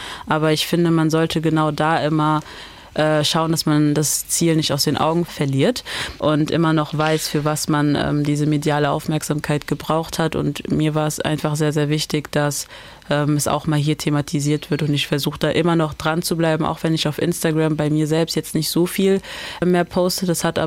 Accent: Mainz, Rhineland-Palatinate, Germany; warum reicht es Ihnen oder dir nicht, dass ich einfach sage, dass ich aus Mainz komme?

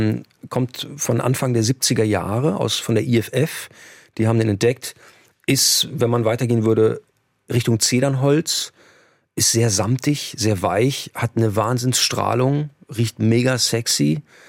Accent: Kassel, Hesse, Germany; Dazu komme ich aus Kassel

